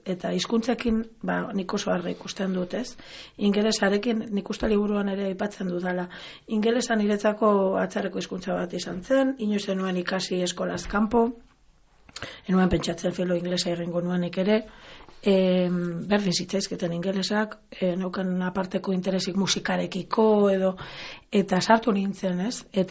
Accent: Barakaldo, Basque Country, Spain; Horrelakoa da Bilboko parte grisau, eta horrelakoa da Barakaldo ere, nire herria. Auzo itxusi hauen ondorio dira nire izaera, nire hitz egiteko modua

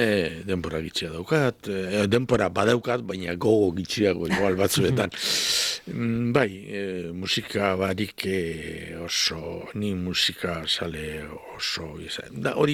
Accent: Amoroto, Basque Country, Spain; baina bai, izatez Amorotoko. Amoroto nengola hasi ginen mugida honetan.

